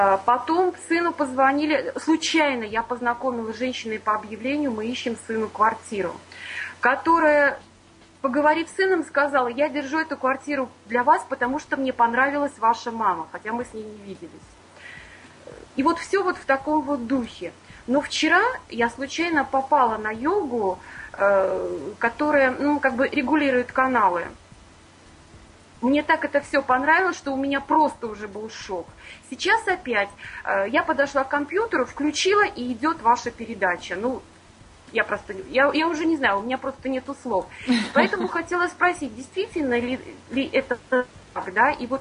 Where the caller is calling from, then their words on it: Latvia; я из Латвии.